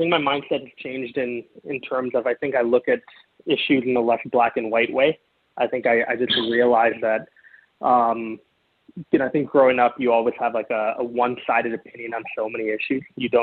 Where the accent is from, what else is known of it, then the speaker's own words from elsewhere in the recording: Singapore; now in Toronto, Canada; So I grew up in Singapore. We obviously have the Grand Prix in Singapore every year.